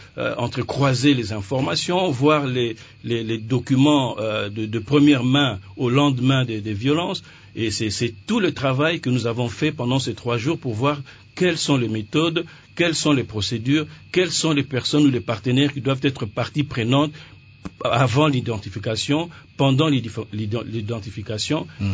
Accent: DR Congo; on se connaît, nous, en tant que Congolais

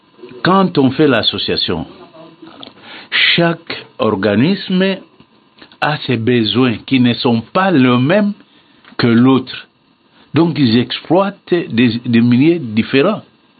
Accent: Maluku, Kinshasa, DR Congo; Et je le fais chez moi à Maluku.

